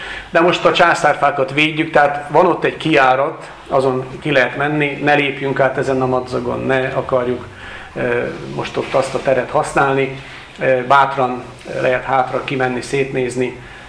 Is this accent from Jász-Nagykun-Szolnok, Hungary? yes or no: yes; Karcag, Jász-Nagykun-Szolnok, Hungary; az én szülőföldemről, tudják a testvérek, én karcagi származású vagyok